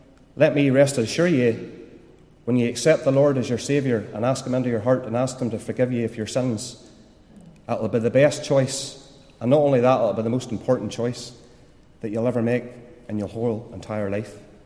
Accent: Randallstown, Northern Ireland, United Kingdom; I was born in Randallstown. I lived in Randallstown. I attended Randallstown Central Primary School as a young boy.

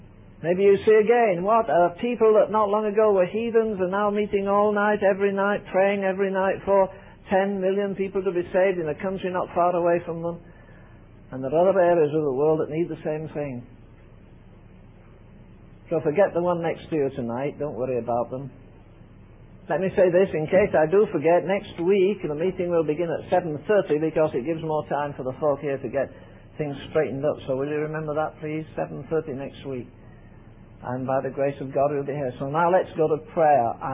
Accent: England, United Kingdom; moved away; I took the Union Jack there about 60 years ago and I've never been back for it. I'm not an Englishman first and then a Christian.

